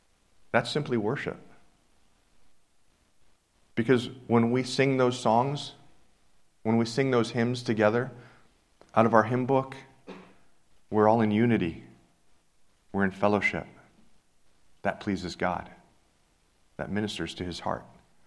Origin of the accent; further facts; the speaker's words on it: Ohio, United States; I am from Northeast Ohio.